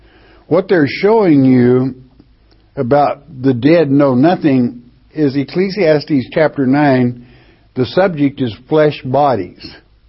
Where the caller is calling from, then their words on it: Florida, United States; from Florida.